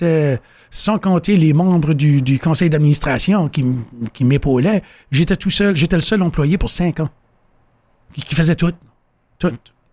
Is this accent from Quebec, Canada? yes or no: no; Neguac, New Brunswick, Canada; j'étais habitué à Miramichi. Je connais Miramichi, j'ai grandi à Négoac, je connais l'endroit, je connais les rues, je connais le monde.